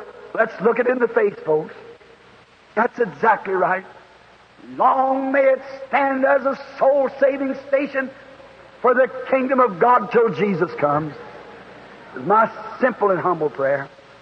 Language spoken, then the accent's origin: English; Southern United States, United States; I had no education, and I'm a Southerner, and I mess my words all up